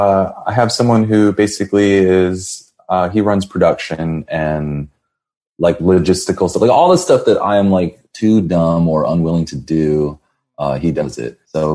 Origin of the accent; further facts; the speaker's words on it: San Jose, California, United States; growing up in San Jose, there was like kind of this like you know, like these like, you know, punk 80s dudes that like skaters that I would like run into and stuff